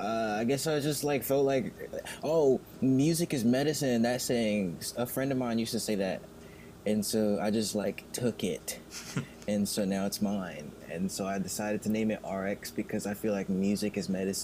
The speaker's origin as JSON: {"language": "English", "region": "Virginia", "country": "United States", "said": "And then I'm from Virginia, which is VA."}